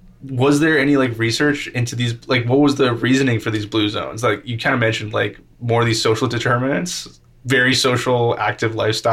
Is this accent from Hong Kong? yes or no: yes; Hong Kong; I grew up in Hong Kong.